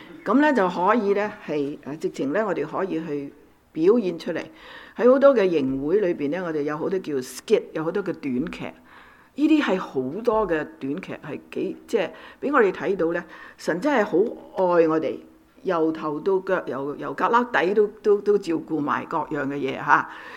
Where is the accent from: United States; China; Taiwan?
China; Guangdong; 我們廣東人就習慣了右邊讀哪嘛